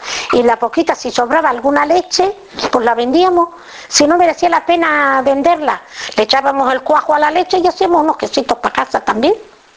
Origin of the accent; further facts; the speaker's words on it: Olivenza, Extremadura, Spain; De Olivenza. Mi marido también. Somos todos de Olivenza.